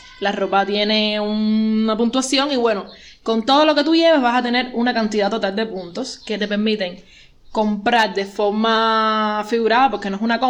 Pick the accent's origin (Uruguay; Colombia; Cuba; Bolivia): Cuba; realmente yo salí de Cuba, tú sabes, y vi cosas y tuve el tiempo de ponerme a pensar